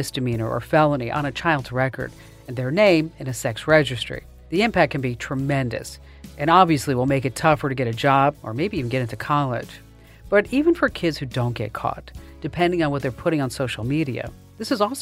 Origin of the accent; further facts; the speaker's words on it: Arizona, United States; And we're talking about my home state now, Arizona.